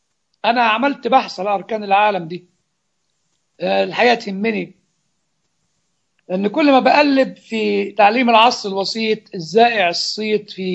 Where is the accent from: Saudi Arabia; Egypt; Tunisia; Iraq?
Egypt; يعني زمان كان عندنا في مصر رتبة بيه ورتبة باشا، رتبة شرفية